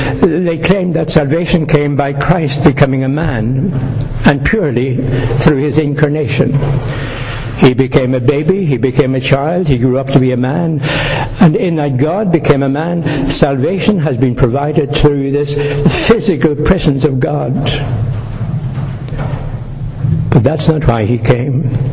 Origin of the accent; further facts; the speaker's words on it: Ireland; Being Irish, I'll start at the third one.